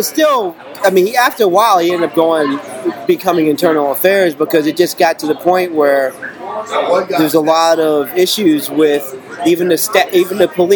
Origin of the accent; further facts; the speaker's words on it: Chicago, Illinois, United States; born there; moved away; I was born in Chicago and I moved a long time ago, but you know, I've got family there.